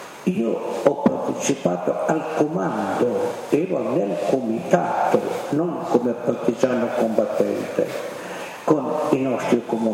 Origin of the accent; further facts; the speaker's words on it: Bassano, Veneto, Italy; nel mio comune, nel mio paese, Bassano, non è successo niente